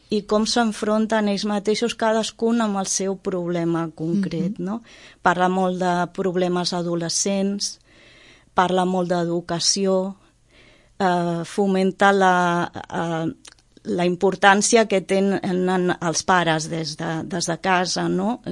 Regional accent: Roses, Catalonia, Spain; jo sóc de Roses, vaig néixer, me vaig criar en una casa davant del mar, al costat del far. Per mi el mar ho era tot, ho era tot. Llavors, quan amb 12 anys vam anar a viure a lo que era el poble

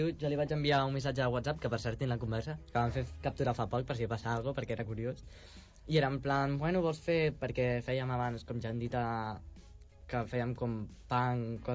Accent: Santa Lucena, Catalonia, Spain; ara jo sóc de Santa Lucena, un poble al costat de... O sigui, no sóc ben bé de Blanes, que molta gent es pensa que sóc de Blanes... No, sóc de Santa Lucena

